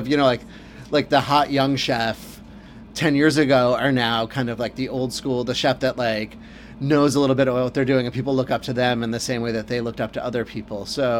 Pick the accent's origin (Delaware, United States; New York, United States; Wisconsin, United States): New York, United States; Queens; born there; You know, I was born in Queens and going there.